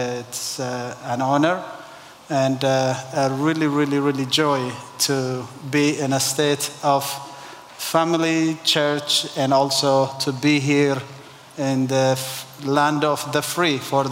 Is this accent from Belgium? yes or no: no; Eritrea; now in United States; I'm originally from East Africa, Eritrea, and Eritrea is this small country that you see on the Horn of Africa.